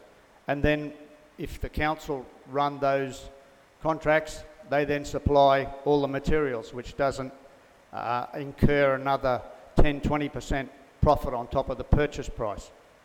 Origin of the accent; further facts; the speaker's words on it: Tinana, Queensland, Australia; from Tanana.